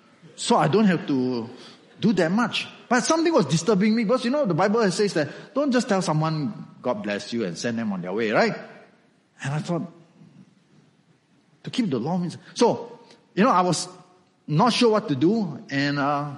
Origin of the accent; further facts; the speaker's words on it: Malaysia; So sometimes, okay, I can say that because I'm Malaysian, right?